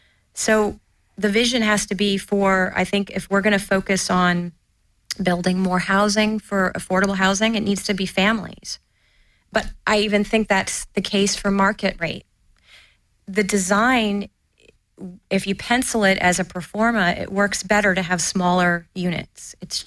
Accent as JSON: {"language": "English", "town": "Louisville", "region": "Kentucky", "country": "United States", "lives_now": "Los Angeles, United States", "said": "And, you know, I come from Louisville, Kentucky, where you get in your car for 20 minutes to get anywhere. It's very spread out."}